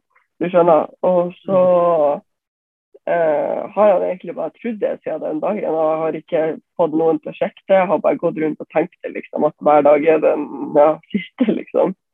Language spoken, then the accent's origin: Norwegian; Bodø, Nordland, Norway; jeg 20 år, og jeg kommer fra Bodø.